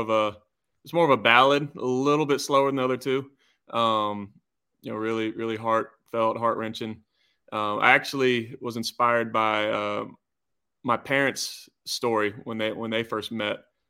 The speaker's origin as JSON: {"language": "English", "region": "Georgia", "country": "United States", "tie": "born or raised there", "said": "growing up in Georgia, there's not too many places to do all that."}